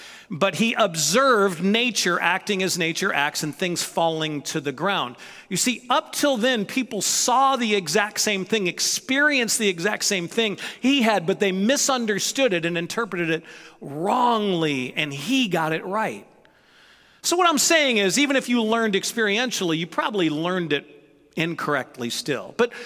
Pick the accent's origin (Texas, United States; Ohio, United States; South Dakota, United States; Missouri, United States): Missouri, United States; St. Louis; now in California, United States; I grew up in St. Louis, and my accent has virtually disappeared because I've lived in California as long as really I've lived growing up in St. Louis.